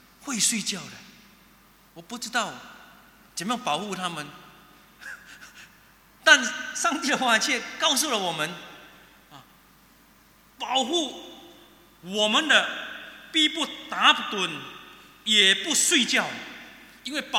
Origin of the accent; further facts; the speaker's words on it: Singapore; 我就是新加坡人，很典型的新加坡人。